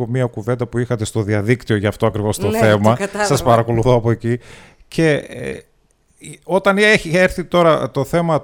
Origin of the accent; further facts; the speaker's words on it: Germany; εγώ μεγάλωσα στην Γερμανία.